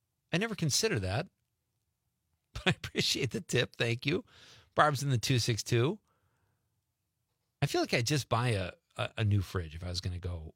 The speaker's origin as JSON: {"language": "English", "town": "Chicago", "region": "Illinois", "country": "United States", "tie": "born or raised there", "said": "He's even from like the same neighborhood I grew up in Chicago or close by."}